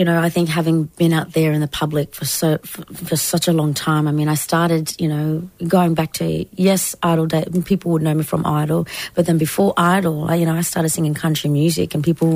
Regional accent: Northern Territory, Australia; You know, again, growing up in Larrakia Nation and up, you know, in the NT and all throughout the lands there

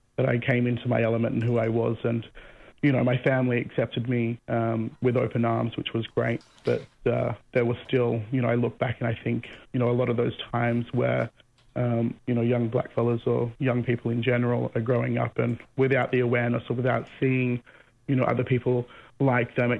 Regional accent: Condobolin, New South Wales, Australia; It being a small country town, you know, I repressed a lot of my sexuality growing up

